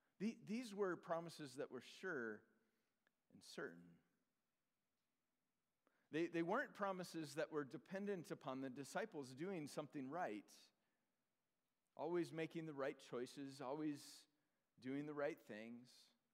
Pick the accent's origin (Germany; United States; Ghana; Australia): United States; Illinois; I grew up in Northern Illinois. I've been a Bears fan since I was 3.